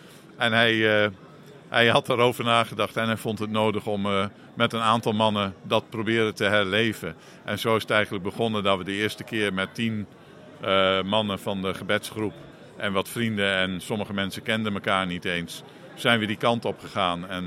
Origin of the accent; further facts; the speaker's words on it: Netherlands; Ik kom uit Nederland, zoals jullie wel horen.